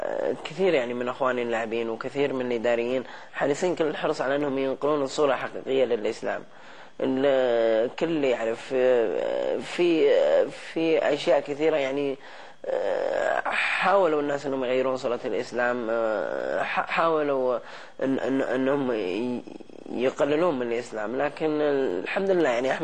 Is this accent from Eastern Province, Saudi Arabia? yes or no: no; Riyadh, Riyadh Province, Saudi Arabia; فأنا فهمت ان صرفة يعني معناتها طلع عندنا في الرياض